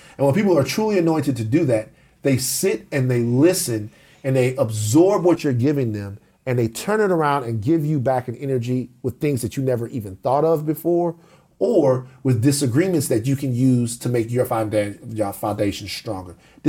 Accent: the South, United States; You need to have that look in your eye that sometimes like, I'm from the South.

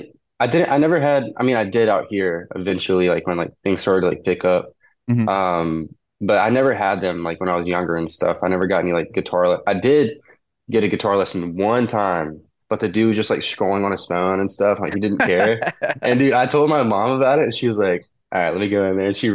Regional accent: Alabama, United States; Yeah, it's cool. I mean, like, obviously, like, the number one thing to do there is the beach.

